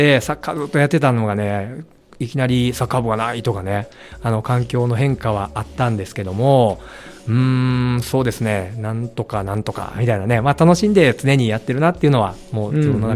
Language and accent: Japanese; Izumi, Osaka, Japan; also born or lived in Sakai; 私はですね、はい、大阪のね、堺市に生まれて。